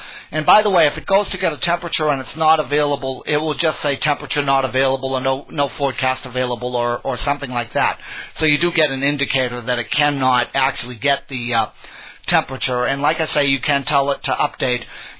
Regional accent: United States; And because I'm American, I have mine set to Fahrenheit, of course.

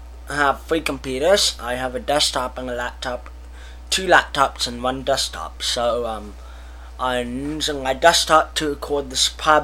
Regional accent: British Columbia, Canada; I'm from Canada, British Columbia, which is British Columbia, Canada. I live in a town called North Salit, and I just live in North America.

